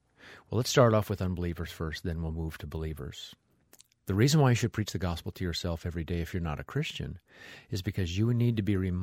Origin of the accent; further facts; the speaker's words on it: Nebraska, United States; Hey, I was super happy I was from Nebraska so I could order a Diet Pop and everybody would know what I was talking about.